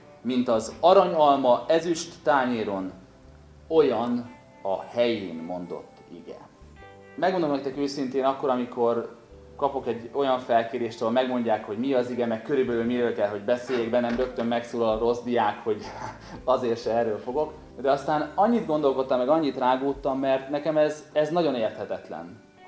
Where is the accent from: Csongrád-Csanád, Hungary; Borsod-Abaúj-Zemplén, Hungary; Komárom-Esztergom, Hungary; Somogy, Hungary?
Borsod-Abaúj-Zemplén, Hungary; én Abaújból jöttem, ott nagyon sok lelkésznek van a mosdóba egy biblia.